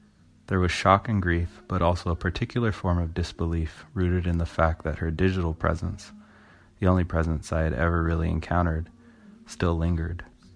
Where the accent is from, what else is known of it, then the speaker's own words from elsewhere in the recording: Arizona, United States; born there; She was born in Massachusetts. I was born in Arizona. We grew up with very different cultural reference points throughout our lives